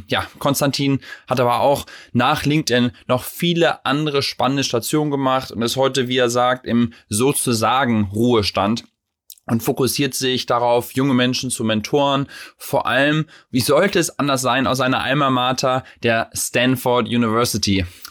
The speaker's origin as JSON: {"language": "German", "town": "Vechta", "region": "Lower Saxony", "country": "Germany", "tie": "born or raised there", "said": "Witzigerweise bin ich in der Nähe von dir auch aufgewachsen, etwas später dann vielleicht, aber meine Eltern sind in Hamburg geboren und bin ich in Vechta groß geworden, das ist sozusagen zwischen Bremen und Osnabrück."}